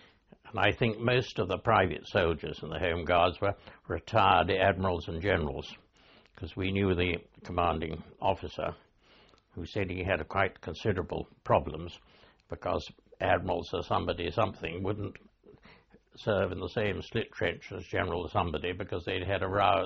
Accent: Clyst St Mary, South West England, United Kingdom; East Devon, a place just outside Exeter called Clyst St Mary.

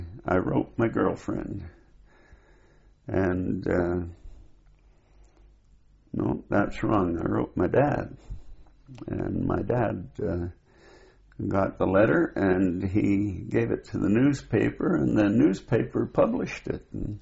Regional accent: Canada; But because we came from the same city, we came from Canada, we became very good friends.

